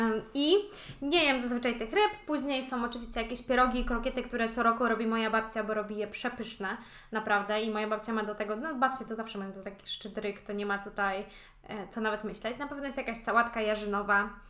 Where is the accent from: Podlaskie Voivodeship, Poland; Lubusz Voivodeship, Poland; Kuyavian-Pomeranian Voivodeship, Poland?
Kuyavian-Pomeranian Voivodeship, Poland; Ja jestem z Kujaw za to, więc to jest takie...